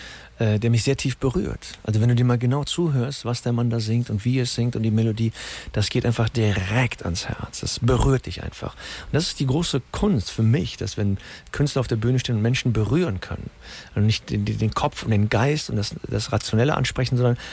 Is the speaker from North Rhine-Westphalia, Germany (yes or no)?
yes; Cologne, North Rhine-Westphalia, Germany; ich bin in Nippes aufgewachsen